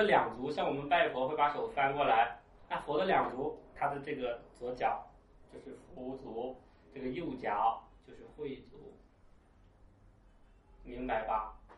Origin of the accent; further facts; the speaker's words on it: China; 像我们中国人比较讲礼仪